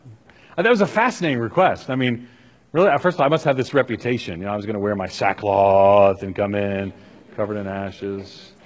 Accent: New York, United States; I grew up on Long Island in an Irish Catholic home, which meant the Catholic Church was the church we didn't go to on Sundays.

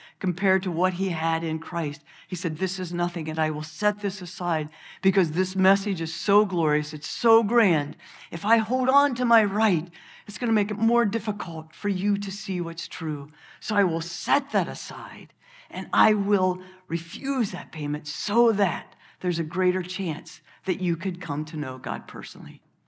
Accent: United States; born there; I was born in America.

